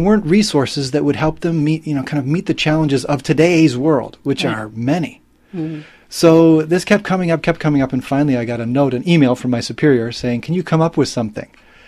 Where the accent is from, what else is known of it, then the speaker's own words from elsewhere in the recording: Cleveland, Ohio, United States; I grew up in Cleveland, Ohio, as you mentioned, and I come from a family that wasn't really practicing any kind of religion.